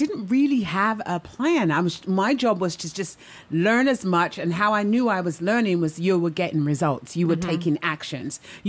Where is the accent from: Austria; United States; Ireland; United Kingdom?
United Kingdom; And I am British.